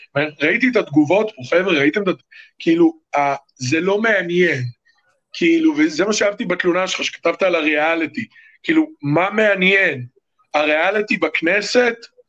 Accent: United States; באמת, אני אומר לכם כאמריקאי.

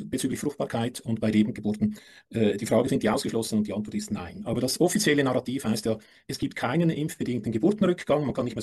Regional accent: Switzerland; ich habe mir die Schweizer Daten angeschaut, ich komme aus der Schweiz.

